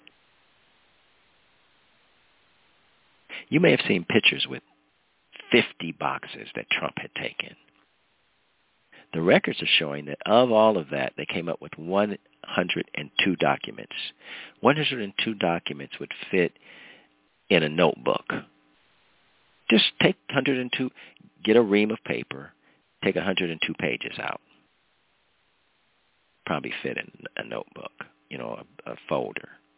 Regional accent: United States; Thank God I'm an American. I can speak freely about my opinions.

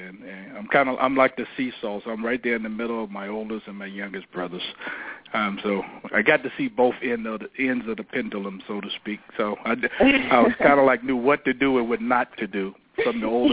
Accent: Petersburg, Virginia, United States; Well, I grew up in a little small city in Virginia called Petersburg. It's like 30 minutes south of the big city of Richmond, very small town, about 40,000 people, where everyone knew everyone

